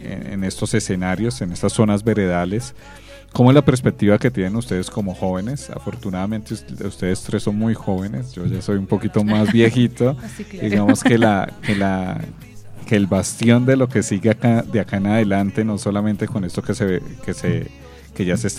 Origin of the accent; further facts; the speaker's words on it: Colombia; como colombianos, lo que hemos vivido frente a la violencia